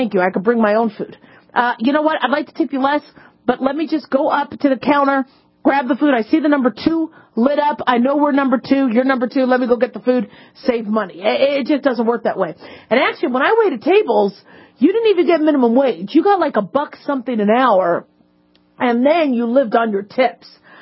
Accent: Las Vegas, Nevada, United States; You know, I grew up in Vegas in the 80s when you would have $3.99 dinners, $2.99 lunch, $1.99 breakfast, right?

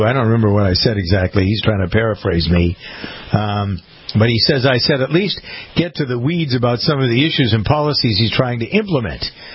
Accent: Canada; I'm not even American, I'm a Canadian.

